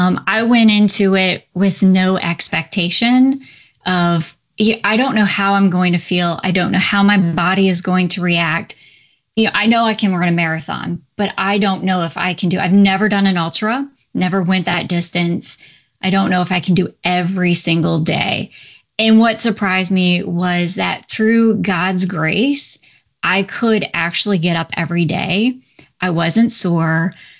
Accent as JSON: {"language": "English", "region": "Iowa", "country": "United States", "said": "I could not train in heat and humidity. I'm from Iowa."}